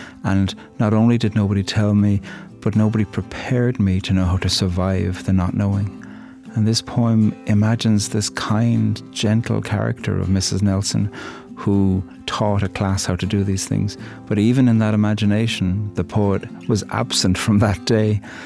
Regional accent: Ireland; I'm a poet from Ireland.

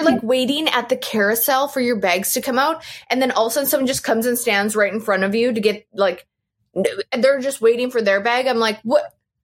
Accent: Canada; I feel like it's, like, as a Canadian, it's the least I could do.

